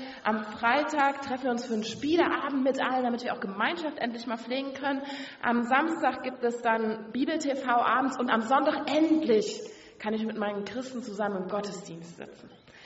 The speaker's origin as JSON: {"language": "German", "region": "western Germany", "country": "Germany", "said": "auch Westdeutschland, wo ich herkomme"}